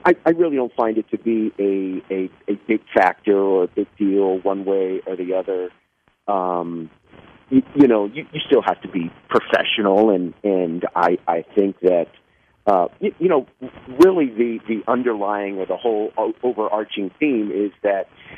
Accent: Houston, Texas, United States; born there; I was born in Houston, I like the Astros

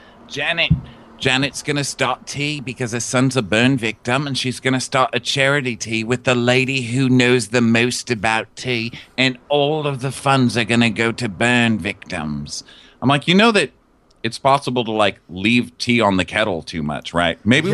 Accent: Texas, United States; Well, I'm from Texas, so you gonna get switched.

